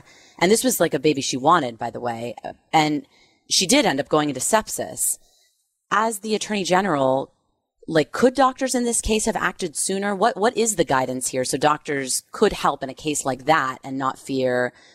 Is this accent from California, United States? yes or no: yes; California, United States; Yeah, I'm from California. I can tell you people have left my state to go to Texas and Florida.